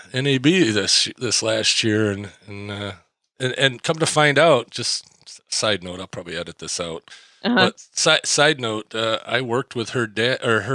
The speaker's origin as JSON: {"language": "English", "region": "Michigan", "country": "United States", "tie": "born or raised there", "said": "In fact, one of your cohorts lives here in my hometown up here in Northern Michigan."}